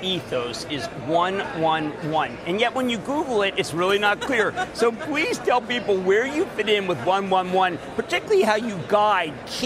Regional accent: New Jersey, United States; Let's start with Michael in my home state of New Jersey.

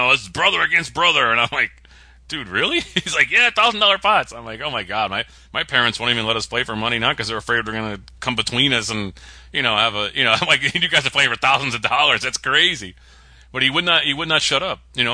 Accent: Connecticut, United States; I was like, I live in Florida now, but I'm from Connecticut.

